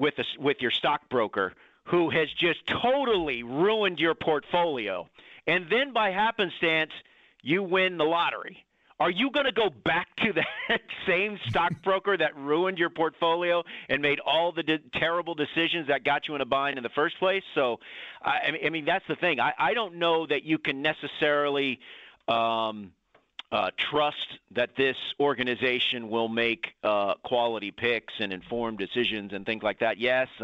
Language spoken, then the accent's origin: English; Houston, Texas, United States; you're talking to someone that was born and raised in Houston and lived and died through all the terrible things that have gone in Houston sports history.